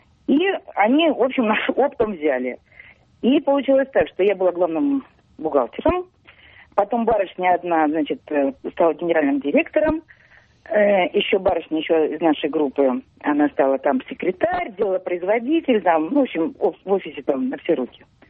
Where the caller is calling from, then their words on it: Saint Petersburg, Russia; я из Петербурга звоню.